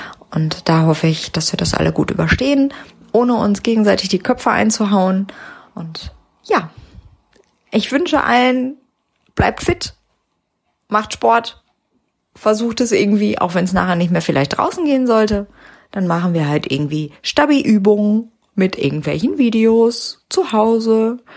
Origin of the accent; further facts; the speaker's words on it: Essen, North Rhine-Westphalia, Germany; Ich komme ja aus Essen